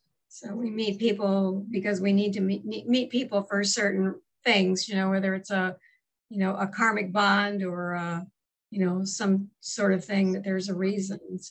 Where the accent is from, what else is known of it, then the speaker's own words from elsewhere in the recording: Laredo, Texas, United States; I was born in Laredo. And the barrio I lived on was called Ghost Town.